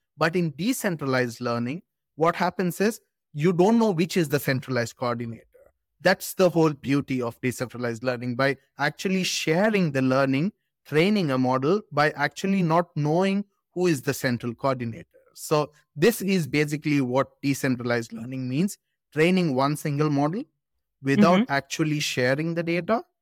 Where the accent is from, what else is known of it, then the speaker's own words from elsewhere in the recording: Mangalore, Karnataka, India; moved away as an adult; now in Germany; I come from Mangalore. This is a coastal town in India. So I did my electrical engineering in Mangalore itself. And then I came for my master's in smart system here to Germany.